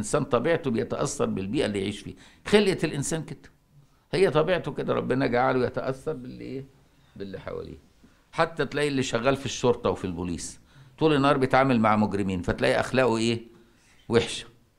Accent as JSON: {"language": "Arabic", "town": "Cairo", "region": "Cairo Governorate", "country": "Egypt", "tie": "born or raised there", "said": "انا ما نشاتش في الارياف، اتولدت في القاهره وطول عمري عايش في القاهره، لكن ابويا نشا في الارياف في بلد في المنوفيه"}